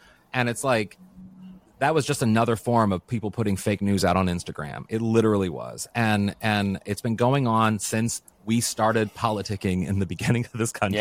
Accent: Missouri, United States; see, I'm from Missouri. So like tornadoes are like a big deal in Missouri

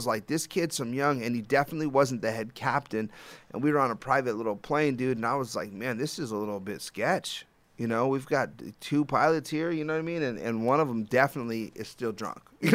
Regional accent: California, United States; You know, I'm from California, you know, and it's very hard to get away from Cali weather and Cali lifestyle.

